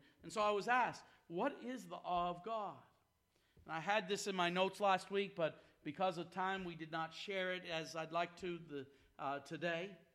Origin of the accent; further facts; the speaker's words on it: Smoky Mountains, United States; And I was from the Smoky Mountains, and they would laugh at me.